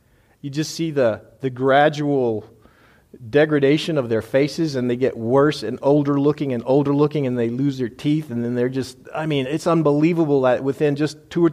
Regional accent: Texas, United States; Oh, by the way, now, we're from Texas. We're home of Tex-Mex.

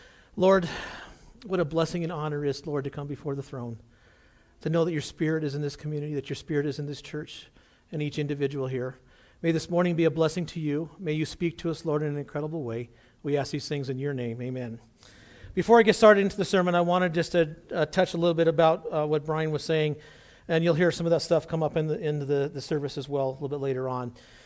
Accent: Oregon, United States; 2 years ago in Portland, Oregon, Oregon is where my home state is.

